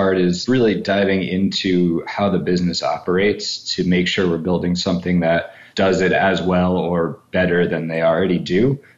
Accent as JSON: {"language": "English", "town": "Chicago", "region": "Illinois", "country": "United States", "tie": "born or raised there", "said": "So I'm from the Chicago area. I grew up here."}